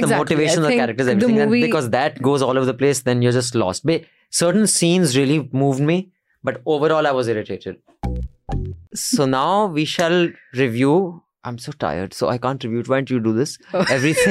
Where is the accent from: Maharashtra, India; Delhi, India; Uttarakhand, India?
Uttarakhand, India; Dehradun; From Dehradun, my hometown.